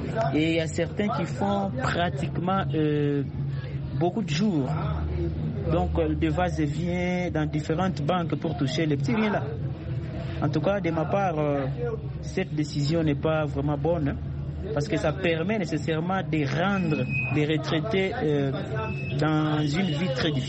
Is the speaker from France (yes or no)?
no; DR Congo; chez nous, en RDC